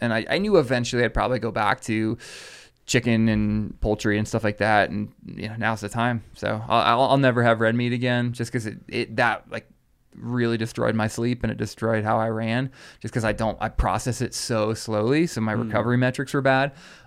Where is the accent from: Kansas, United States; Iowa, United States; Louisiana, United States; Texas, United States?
Iowa, United States; also born or lived in Chicago; now in Colorado, United States; because I lived in Chicago and I grew up in Iowa, and coming to the mountains was something special.